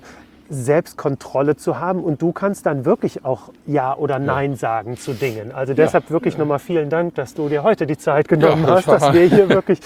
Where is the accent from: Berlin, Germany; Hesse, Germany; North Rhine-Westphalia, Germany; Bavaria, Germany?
North Rhine-Westphalia, Germany; Cologne; born there; ich bin in Köln geboren.